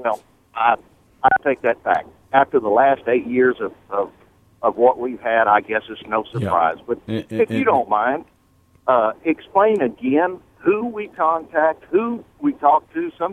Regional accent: United States; even though I'm not a constituent, is that I'm an American

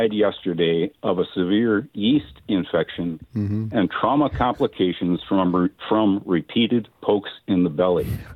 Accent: Bunker, Missouri, United States; I'm from Bunker, Missouri.

